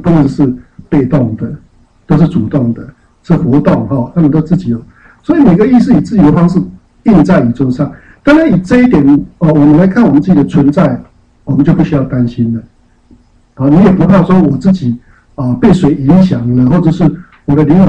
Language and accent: Chinese; China; 尤其是我们中国人很重视孝道嘛，慎终追远哈